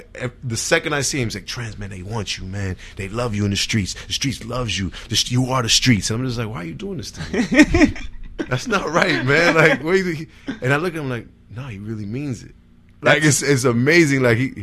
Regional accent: Irvington, New Jersey, United States; also born or lived in Newark; Well, I was born in Newark, in the Weekway section of Newark, which is borderline Irvington. So, I had 1 foot in Irvington, 1 foot in Newark.

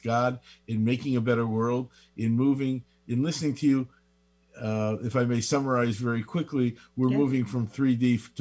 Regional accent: Chicago, Illinois, United States; now in San Diego, United States; I live in San Diego. I grew up in Chicago.

